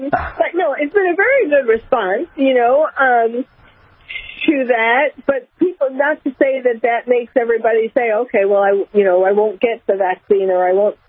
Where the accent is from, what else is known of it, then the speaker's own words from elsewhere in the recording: New York, United States; now in California, United States; even though I'm from New York, born and bred in New York, and my heart is still in New York, so even though I was living in California by the time 9/11 happened